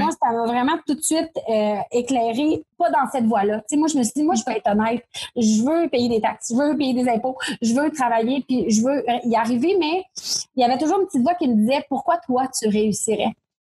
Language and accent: French; Quebec City, Quebec, Canada; moi, je viens de Limoilou à Québec, un quartier défavorisé.